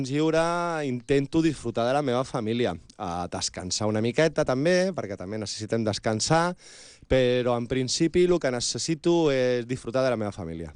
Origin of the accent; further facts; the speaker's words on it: Tarragona, Catalonia, Spain; also born or lived in Reus; jo vivia en un barri de Tarragona i la meva infantesa pues, va ser molt bé.